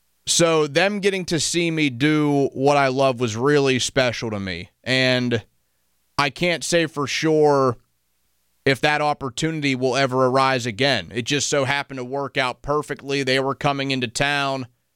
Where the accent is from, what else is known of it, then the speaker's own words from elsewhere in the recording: New Alexandria, Pennsylvania, United States; I grew up in New Alexandria, so I'm right down the road from Latrobe. I know I went to Greensburg, Salem, but I'm from here.